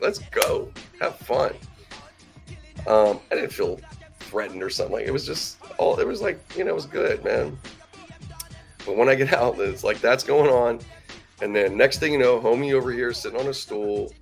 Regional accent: Pittsburgh, Pennsylvania, United States; I'm from Pittsburgh and you did a lecture there.

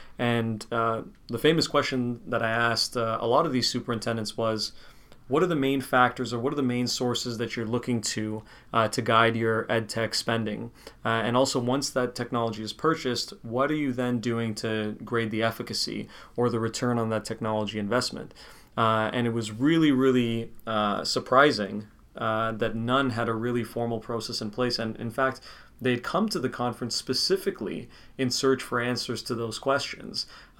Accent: Hamilton, Ontario, Canada; 25, almost 26 years old, a recent Brock graduate, like Dr. Rutherford said. I'm from Hamilton, Ontario.

